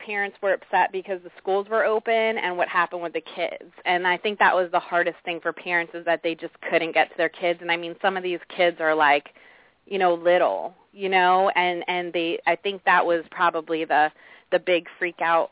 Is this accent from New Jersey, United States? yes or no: yes; New Jersey, United States; now in Atlanta, United States; Cause like Atlanta's not like, you know, like I'm from New Jersey or whatever, like they're not prepared here for snow.